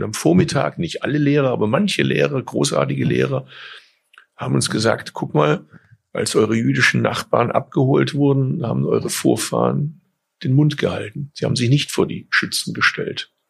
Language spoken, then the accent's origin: German; Bad Urach, Baden-Württemberg, Germany; mein deutscher Wortschatz ist einfach deutlich besser wie mein türkischer Wortschatz. Ich bin ja in Deutschland geboren, aufgewachsen. Ich hatte zwar nachmittags türkische Schule, das war der sogenannte Konsulatsunterricht in meiner Heimatstadt Bad Urach